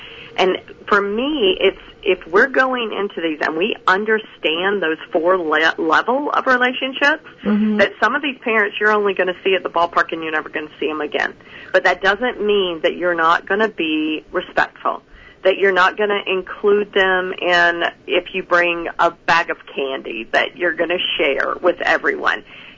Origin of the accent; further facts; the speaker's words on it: Southern US, United States; I mean, even as a good Christian girl, I am from the South, and I can pull my redneck, my country girl, out of my back pocket every now and then if I want to.